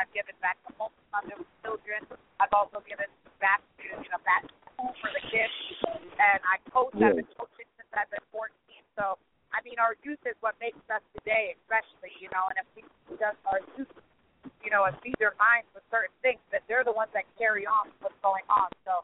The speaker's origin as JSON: {"language": "English", "town": "New York City", "region": "New York", "country": "United States", "tie": "born or raised there", "said": "I'm from New York City, born and raised, so a lot of the time, we don't pay attention to other things going on with the world"}